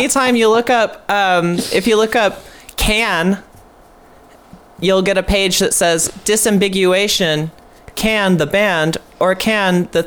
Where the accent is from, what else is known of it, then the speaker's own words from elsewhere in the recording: Austin, Texas, United States; I grew up in Austin, Texas, in Oak Hill.